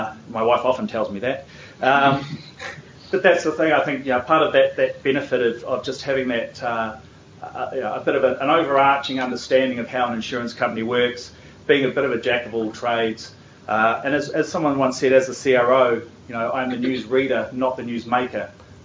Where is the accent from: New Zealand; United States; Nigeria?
New Zealand; I'm a Kiwi